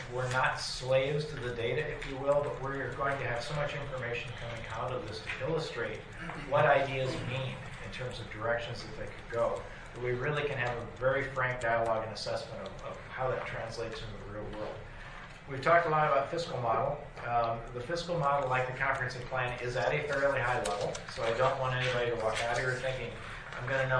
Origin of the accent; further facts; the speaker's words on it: Minneapolis, Minnesota, United States; We hail from Twin Cities.